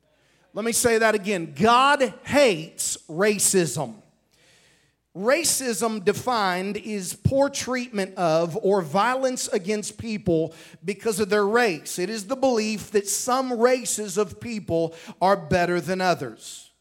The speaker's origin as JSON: {"language": "English", "town": "Norman", "region": "Oklahoma", "country": "United States", "tie": "born or raised there", "also_born_or_lived": "South", "said": "Matter of fact, the town I spent most of my life growing up in, Norman, Oklahoma, because the university had tremendous diversity there."}